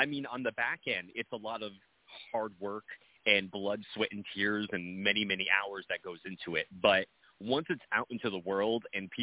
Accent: New Jersey, United States; Ever since I was a kid, you know, I was growing up in New Jersey, and New Jersey has a lot of its own ghost legends and, like, local legends.

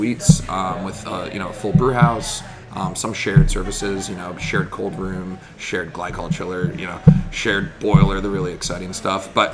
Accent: Chapel Hill, North Carolina, United States; and I grew up in Chapel Hill, and I graduated from Duke University.

